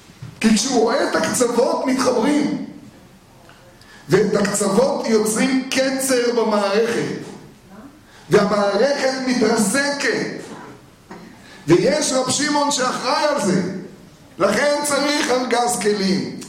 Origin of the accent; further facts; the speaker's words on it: Jerusalem, Jerusalem District, Israel; אני גדלתי בשערי חסד כשאסור היה ללכת למירון